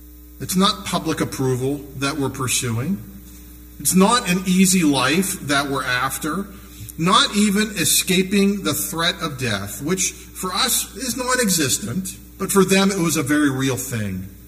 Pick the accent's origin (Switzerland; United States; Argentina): United States; Erie, Pennsylvania; all these names that taught me as I was growing up in Trinity United Methodist Church up in Erie, Pennsylvania.